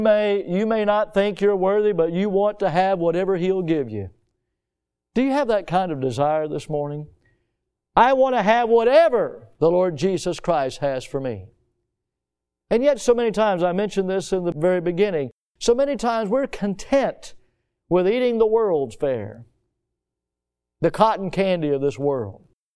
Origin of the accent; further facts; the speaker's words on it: the South, United States; When you're done, I'm from the South. We are allowed to do that.